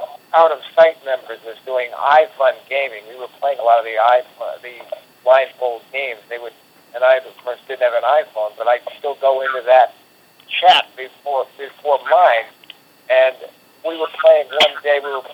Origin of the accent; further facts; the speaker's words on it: New York, United States; moved away as an adult; also born or lived in Boston; now in Miami, United States; I grew up in New York, lived in Boston for a while, and moved down to Miami about 14 years ago.